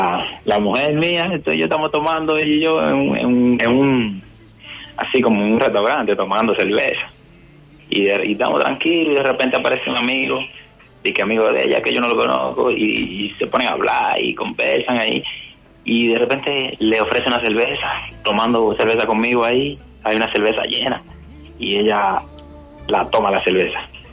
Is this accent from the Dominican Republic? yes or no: yes; Dominican Republic; now in Chile; Yo soy de República Dominicana.